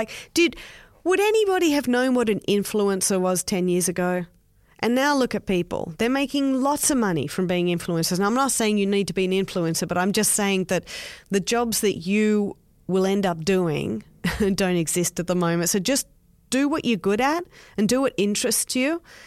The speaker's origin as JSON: {"language": "English", "country": "Australia", "accent": "Australian", "said": "Well, the times that I've travelled outside of Australia, I'd have to say that going to America is the only time that I've ever gotten attention from having an Australian ac"}